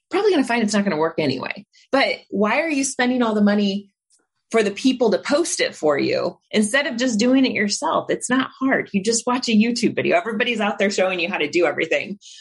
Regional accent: Indiana, United States; I grew up in Indiana where we had burlap sacks on the farm

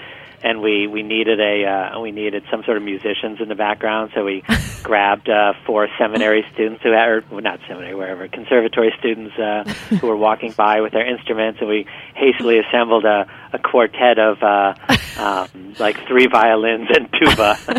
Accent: Midwest, United States; born or raised there

